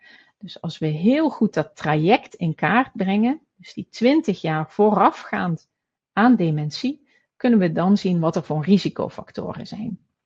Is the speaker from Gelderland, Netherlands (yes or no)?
no; Limburg, Netherlands; Nou, nu kom ik zelf uit Limburg, dus dat is een van mijn favoriete quotes.